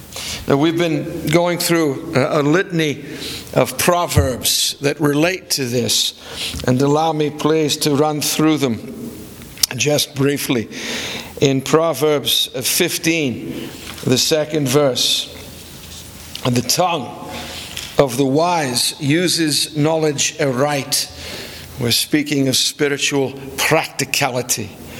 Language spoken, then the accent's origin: English; Wales, United Kingdom; I'm a Welshman. We were born with silver tongues in our mouths.